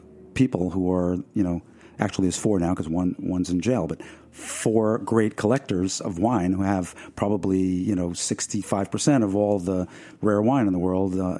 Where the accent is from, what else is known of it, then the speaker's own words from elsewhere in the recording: Merrick, New York, United States; which is very unusual growing up in Merrick, Long Island, where I did.